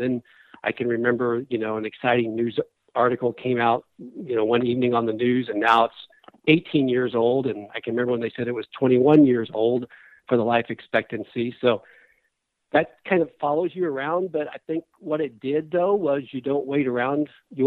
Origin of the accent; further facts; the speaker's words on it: Charleston, Illinois, United States; It was about 2 hours from where we lived in central Illinois. I grew up in Charleston, Illinois.